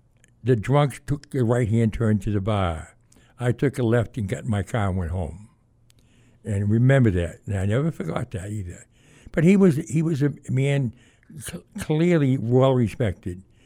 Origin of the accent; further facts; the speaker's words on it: Quincy, Massachusetts, United States; Well, the first 10 years, Quincy, Massachusetts.